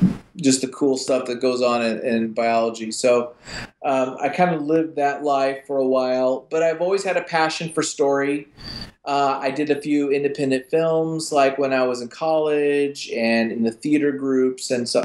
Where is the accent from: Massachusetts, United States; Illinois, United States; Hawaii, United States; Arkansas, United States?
Arkansas, United States; Little Rock; Yeah, I mean, I grew up in Little Rock, Arkansas, and so I read comics as a kid.